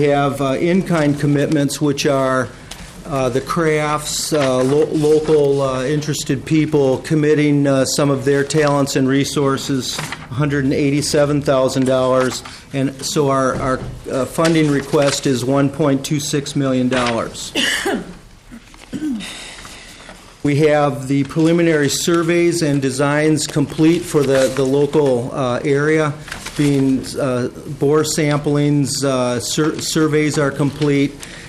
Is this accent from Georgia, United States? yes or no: no; Cokato, Minnesota, United States; I'm from Cokato. And Clark Moe is with me. We're both from the Cokato-Dassel area.